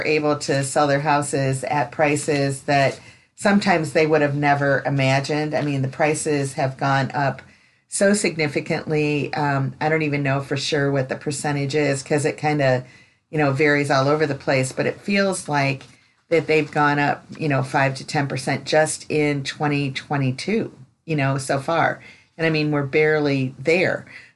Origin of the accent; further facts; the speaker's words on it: Chicago, Illinois, United States; moved away as an adult; now in Florida, United States; I mean, I came from Chicago, you know, 20 some years ago, and that kind of stuff.